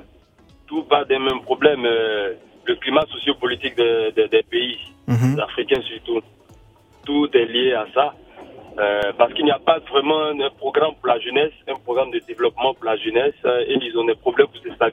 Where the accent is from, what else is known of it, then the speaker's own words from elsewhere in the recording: Abobo, Abidjan, Côte d’Ivoire; Moi, je viens de la Côte d'Ivoire d'Abobo.